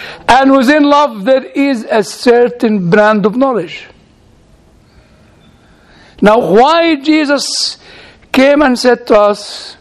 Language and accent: English; United Kingdom; Don't forget, I'm British. I don't understand.